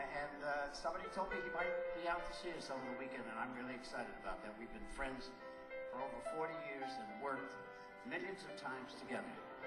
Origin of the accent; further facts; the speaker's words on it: Newark, New Jersey, United States; I come from Newark, New Jersey, that's where I'm from. And I grew up here and lived in the projects for most of my life right up until I became successful.